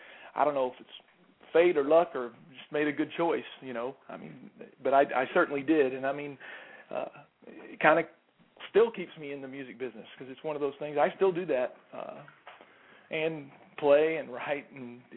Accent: Illinois, United States; We grew up near St. Louis, about 10 minutes outside of downtown St. Louis in Illinois

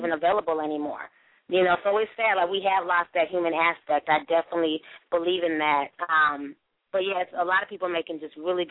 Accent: Nigeria; You know, like many people know or don't know, I'm Nigerian. I have Nigerian parents.

